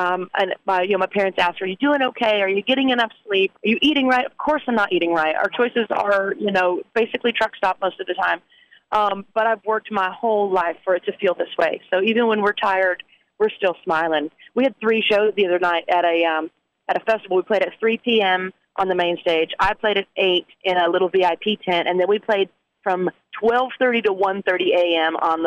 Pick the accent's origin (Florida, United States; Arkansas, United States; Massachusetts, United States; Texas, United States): Arkansas, United States; Mammoth Spring; I lived in Mammoth Spring, Arkansas, where I grew up in the Ozark Mountains. And right above that is the Missouri Line, and it was our station out of Thayer, Missouri.